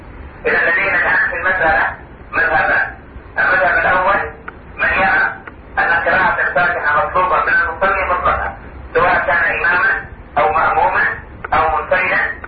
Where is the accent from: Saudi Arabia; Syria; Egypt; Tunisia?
Saudi Arabia; عندنا في المملكة العربية السعودية